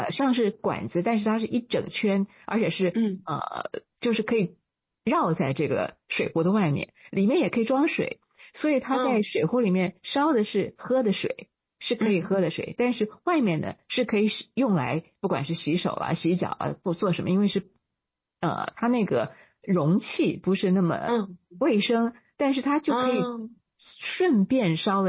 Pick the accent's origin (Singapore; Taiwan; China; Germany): Taiwan; 因为我是台湾长大的，所以在中国我就觉得很有趣